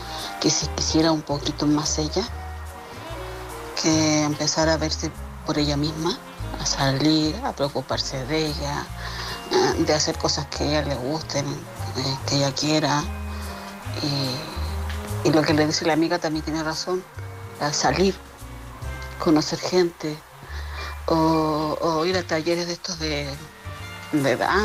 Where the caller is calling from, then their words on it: Madrid, Community of Madrid, Spain; corresponsal de Madrid.